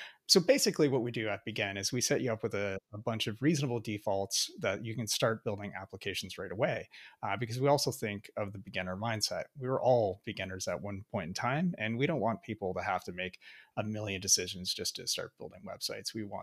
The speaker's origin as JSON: {"language": "English", "country": "Canada", "said": "I'm also a Canadian. I should probably get that out of the way immediately because I will sound funny to some of your American listeners, and I will prove it by saying about."}